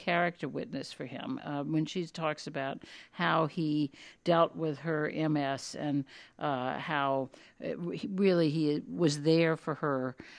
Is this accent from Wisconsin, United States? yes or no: no; New Orleans, Louisiana, United States; a storm that looks at the moment like it's about to hit my hometown of New Orleans again.